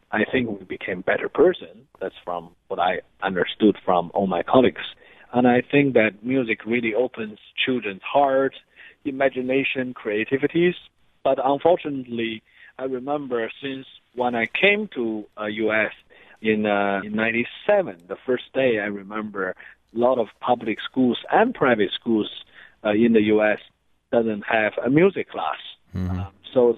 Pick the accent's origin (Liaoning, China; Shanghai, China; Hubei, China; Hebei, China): Liaoning, China; Shenyang; I actually played in front of 800 audiences in my hometown, Shenyang, China.